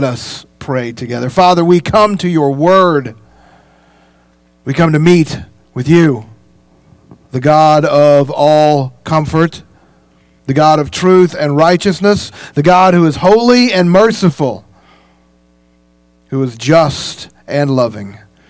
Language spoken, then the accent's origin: English; Louisville, Kentucky, United States; moved away as an adult; Now, I'm from Louisville. We have snow. Not like this.